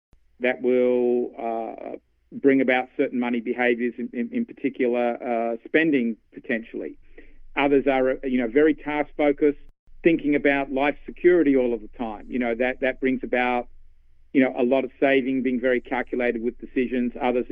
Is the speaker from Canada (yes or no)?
no; Sydney, New South Wales, Australia; moved away as an adult; now in Atlanta, United States; I wasn't born in Atlanta, Georgia. I came from Sydney, Australia, although I now live here in the United States in Atlanta.